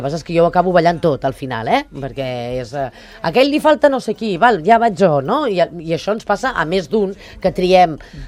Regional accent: Sant Cugat, Catalonia, Spain; Soc de Sant Cugat

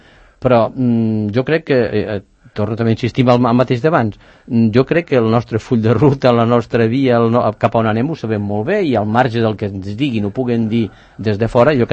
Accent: Lleida, Catalonia, Spain; now in Sant Cugat del Vallès, Spain; que és gent que és més santcugatenca que jo mateix, que vaig venir de Lleida fa 40 i pico d'anys.

